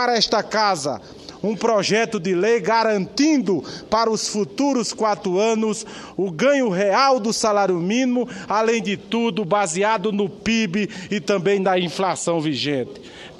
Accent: Paraíba, Brazil; Eu que até posso até registrar um dos exemplos ainda como estudante lá no meu estado, a Paraíba.

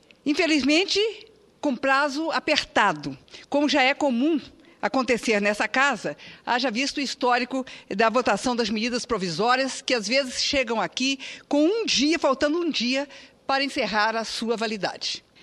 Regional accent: Mato Grosso do Sul, Brazil; no Museu de Arte Contemporânea de Mato Grosso do Sul, da minha terra, o Marco.

